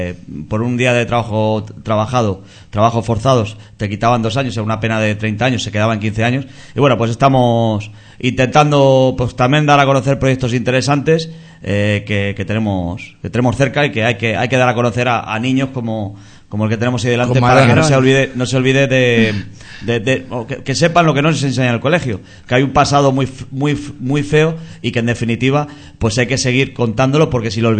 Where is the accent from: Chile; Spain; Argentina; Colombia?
Spain; Castile; Yo vengo de Castilla, de la zona de abajo